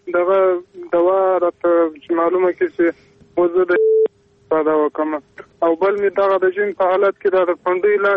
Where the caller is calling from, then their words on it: Helmand, Afghanistan; د هلمند ولایت خبرې.